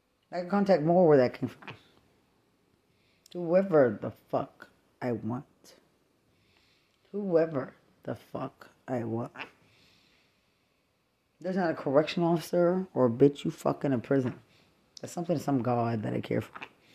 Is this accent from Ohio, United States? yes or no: no; Lubbock, Texas, United States; Like it's a problem that I'm from Lubbock.